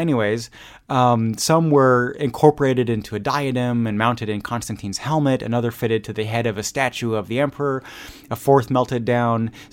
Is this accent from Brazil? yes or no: no; Germany; like my history teacher growing up in Germany